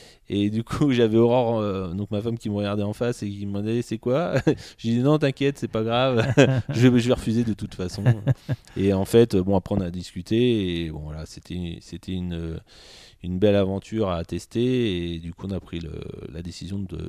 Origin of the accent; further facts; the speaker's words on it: Tours, Centre-Val de Loire, France; Ça, c'était à Tours. Donc, je suis originaire de Tours.